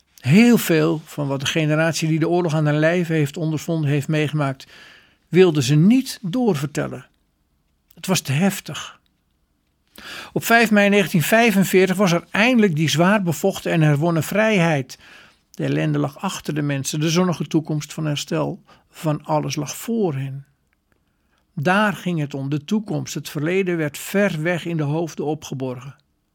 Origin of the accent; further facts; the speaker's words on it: Beverwijk, North Holland, Netherlands; Deze dagen bereikte mij het verhaal van een Beverwijker, de plaats waar ik vandaan kom